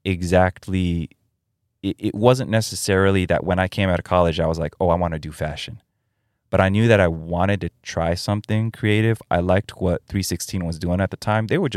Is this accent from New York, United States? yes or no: yes; New York City, New York, United States; I grew up in the Upper West Side. So okay. in an admittedly pretty bougie area.